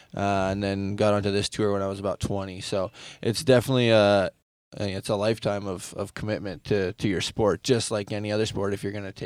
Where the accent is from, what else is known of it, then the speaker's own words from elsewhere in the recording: Prince Albert, Saskatchewan, Canada; I'm from Prince Albert, Saskatchewan. So, yeah, his dad was the premier of our province.